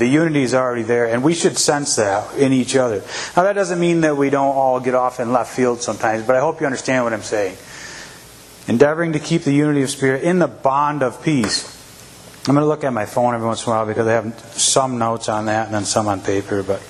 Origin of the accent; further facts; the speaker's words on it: Washington, United States; So I grew up in the Mennonite church. I grew up in Lewis County. And there's a strong church presence there.